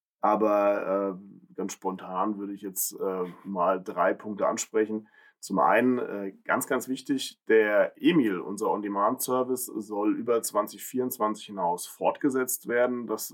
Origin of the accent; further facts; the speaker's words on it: Taunusstein, Hesse, Germany; Ja, ich bin in Bleinstadt aufgewachsen und insofern, ja, die allermeiste Zeit meines Lebens und vor allem Kindheit und Jugend habe ich hier in Taunusstein verbracht.